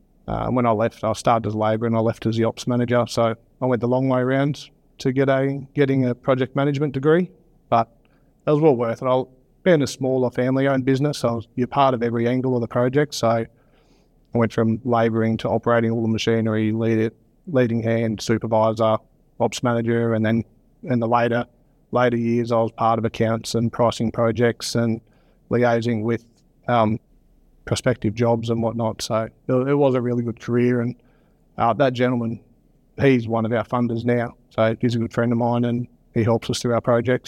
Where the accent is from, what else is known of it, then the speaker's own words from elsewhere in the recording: Wagga Wagga, New South Wales, Australia; also born or lived in Gold Coast; I grew up in Wagga Wagga, New South Wales, and a lot of the surrounding towns.